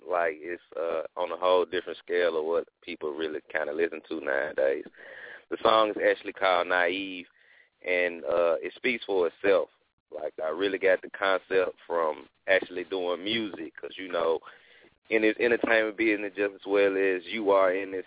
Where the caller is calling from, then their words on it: Memphis, Tennessee, United States; I'm coming from Memphis, Tennessee.